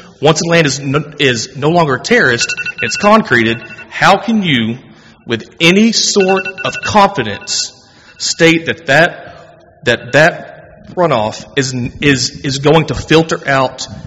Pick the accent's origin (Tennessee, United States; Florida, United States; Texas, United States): Texas, United States; Waxahachie; I'm born and raised on Butcher Road, actually directly behind Miss Martha.